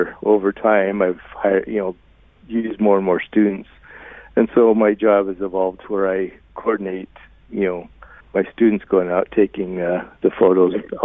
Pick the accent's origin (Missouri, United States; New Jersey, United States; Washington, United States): Washington, United States; Bremerton; I grew up in Bremerton, Washington, for one of eight kids